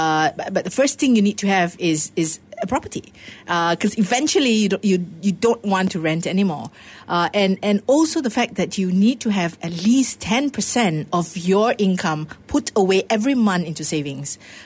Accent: Penang, Malaysia; Yes, and I'm from Penang too, you know. and Penang nights are known to be very frugal.

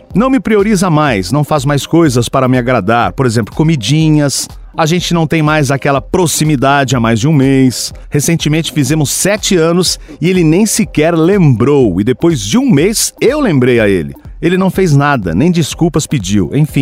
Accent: Pernambuco, Brazil; Sou de Pernambuco.

